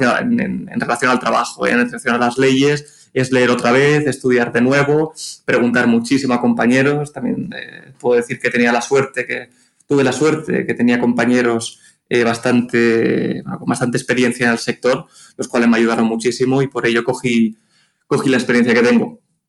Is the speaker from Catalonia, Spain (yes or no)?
yes; Barcelona, Catalonia, Spain; moved away as an adult; also born or lived in Norway / Russia; now in Dubai, United Arab Emirates; Yo estuve trabajando bastantes años en Barcelona, soy de Barcelona. Después, bueno, trabajaba para una firma de abogados. Después de Barcelona estuve una temporada en Noruega, otra temporada en Rusia